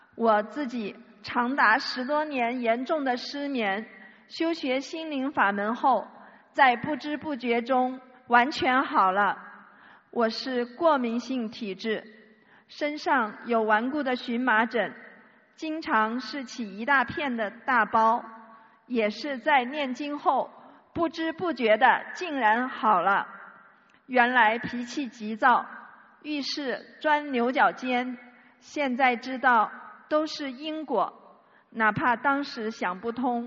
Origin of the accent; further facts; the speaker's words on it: Shenzhen, Guangdong, China; 我来自深圳，修学心灵法门有5年多了